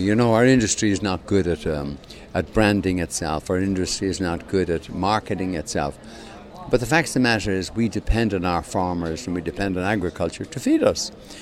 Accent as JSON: {"language": "English", "country": "Ireland", "tie": "born or raised there", "said": "growing up in Ireland, you know, agriculture was very important."}